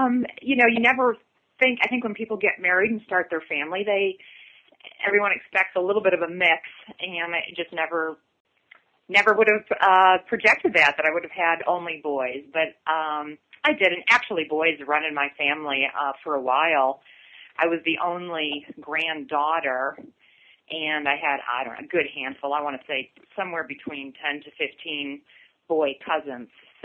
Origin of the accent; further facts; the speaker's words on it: Rochester, New York, United States; also born or lived in Webster; I grew up in the Rochester area of New York State, 1 of 5 children. I'm a cradle Catholic.